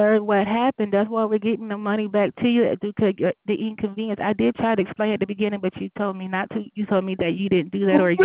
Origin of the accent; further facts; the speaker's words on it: the South, United States; I'm sorry. I'm from the South, sir.